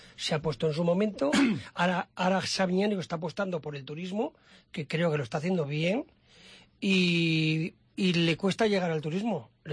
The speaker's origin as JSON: {"language": "Spanish", "town": "Jaca", "region": "Aragon", "country": "Spain", "tie": "born or raised there", "said": "Bueno, yo la verdad soy de Jaca, como se dice, de toda la vida"}